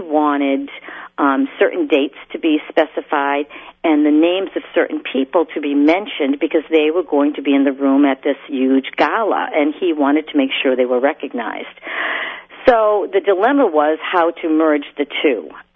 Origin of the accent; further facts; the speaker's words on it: Boston, Massachusetts, United States; accent: Boston; Thank you, my Boston accent, yes.